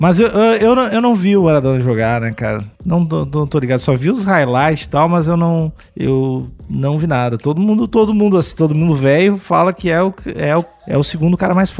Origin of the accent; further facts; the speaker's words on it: Rio Grande do Sul, Brazil; eu, assim, como gaúcho, meu lugar de fala